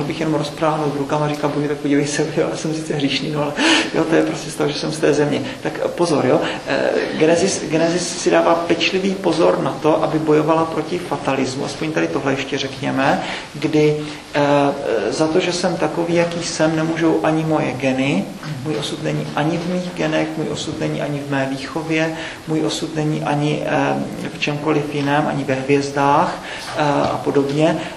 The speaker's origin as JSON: {"language": "Czech", "town": "Brno", "region": "South Moravian Region", "country": "Czechia", "tie": "born there", "said": "to, že jsem se narodil v Brně v roce 66"}